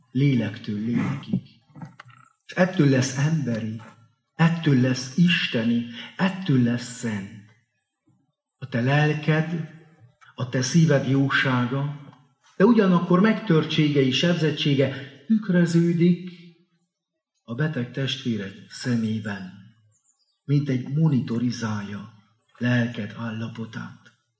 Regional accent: Transylvania, Romania; Ugye én Erdélyből származom

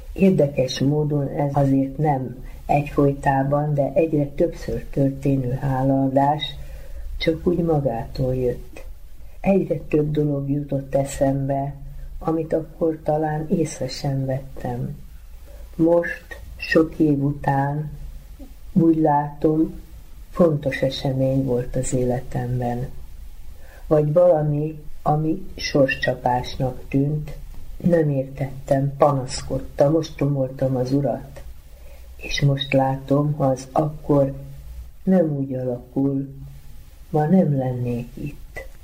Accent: Hungary; Köszönöm azt, hogy magyarnak születtem, és köszönöm a családomat, hogy pont ide kellett megérkeznem, a gyermekkort, ahol megkaptuk azt a nevelést

